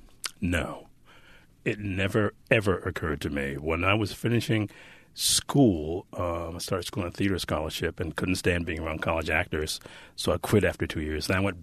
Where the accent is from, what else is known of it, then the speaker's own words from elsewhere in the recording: Detroit, Michigan, United States; I grew up in what I think they now demographically call an urban existence.